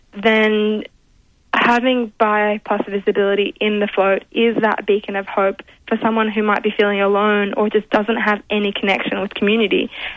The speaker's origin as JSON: {"language": "English", "town": "Sydney", "region": "New South Wales", "country": "Australia", "tie": "born or raised there", "said": "So I grew up in Sydney."}